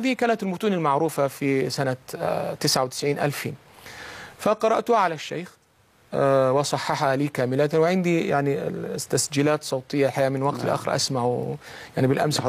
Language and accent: Arabic; Samannoud, Gharbia, Egypt; ينسب إلى سمنود بلدتي التي ولد فيها وعاش فيها يعني شطرا كبيرا من حياتي